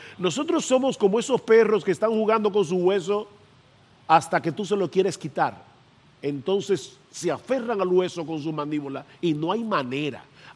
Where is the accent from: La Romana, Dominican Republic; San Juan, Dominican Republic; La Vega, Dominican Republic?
San Juan, Dominican Republic; San Juan de la Maguana; also born or lived in Santo Domingo; En las dos casas donde yo viví, tanto en mi niñez en San Juan de la Maguana como aquí en la capital durante mi adolescencia